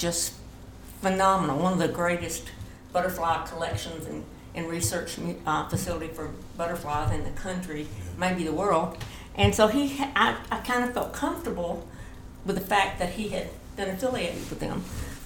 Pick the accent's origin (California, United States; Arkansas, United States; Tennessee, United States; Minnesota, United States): Tennessee, United States; Gordonsville; Well, I'm from Gordonsville